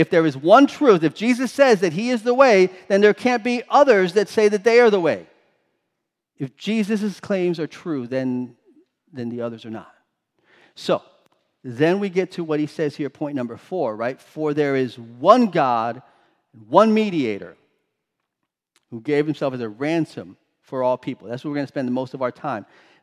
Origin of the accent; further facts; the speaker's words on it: Florida, United States; Growing up in South Florida, we had canals and we had lakes and we had alligators.